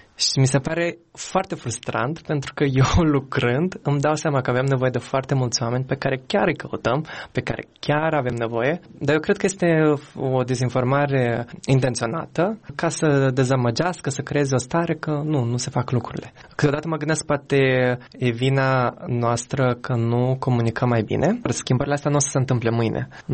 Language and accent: Romanian; Chișinău, Moldova; moved away; Era și după 7 aprilie, în 2010 am plecat din Chișinău, trăind acolo. Oricum, mereu am fost foarte atașat de țară, în primul rând pentru că familia mea este aici.